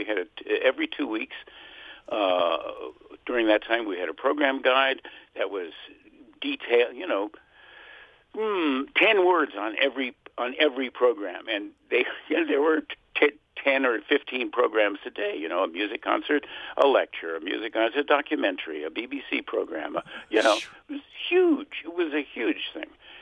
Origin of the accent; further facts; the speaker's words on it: Los Angeles, California, United States; I grew up in Los Angeles in a cottage. My parents went to India when I was 18, and I lived on my own for the rest of that time.